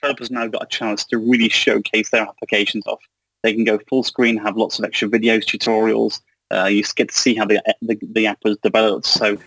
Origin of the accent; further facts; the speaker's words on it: Shrewsbury, West Midlands, United Kingdom; Ah, my hometown. What a lovely place.